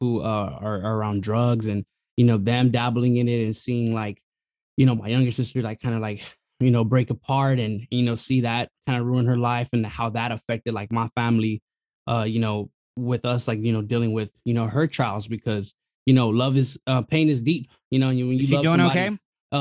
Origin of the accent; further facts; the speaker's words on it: Compton, California, United States; growing up in like, you know, 90s kids, so growing up in Compton during the 90s, it was like not as bad as like what I heard like from the 80s, because my pops always stayed here.